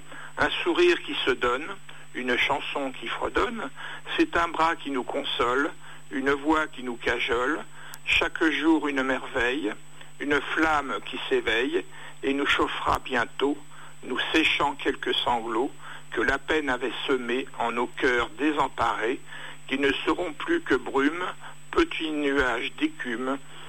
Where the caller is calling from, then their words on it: Île-de-France, France; je suis de Brie et je téléphone pour la première fois